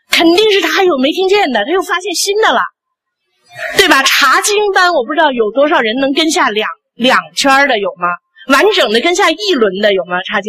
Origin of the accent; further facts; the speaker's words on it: China; 我们都是从很多都是从大陆来的弟兄姊妹，我自己也是无神论背景。